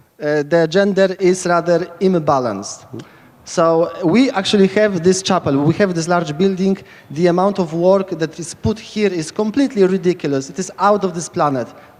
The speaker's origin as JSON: {"language": "English", "country": "Poland", "accent": "Polish", "second_language": "English", "said": "I'm originally from Poland. That's where my accent is coming from."}